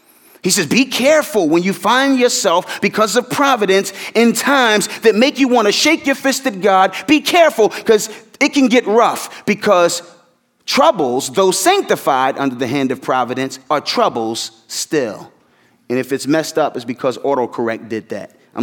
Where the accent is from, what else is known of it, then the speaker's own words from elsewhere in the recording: Philadelphia, Pennsylvania, United States; Musicians around in my hometown, Philadelphia, musicians always wrestle with this.